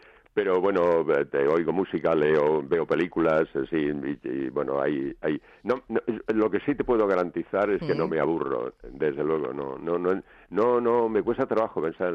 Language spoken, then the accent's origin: Spanish; Chinchón, Community of Madrid, Spain; Sí, yo no pierdo el contacto con mi pueblo de ninguna